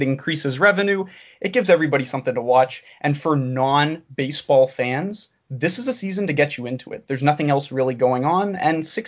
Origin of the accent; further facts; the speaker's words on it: Canada; as a supporter of the Jays fan being a Canadian.